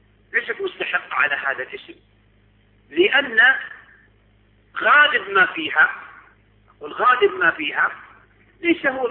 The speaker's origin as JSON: {"language": "Arabic", "country": "Saudi Arabia", "said": "نحن عندنا في السعودية"}